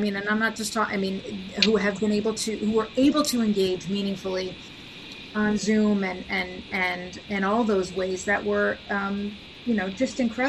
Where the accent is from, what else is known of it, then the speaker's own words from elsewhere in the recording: New York, United States; and as a New Yorker, Grew up a Yankees fan.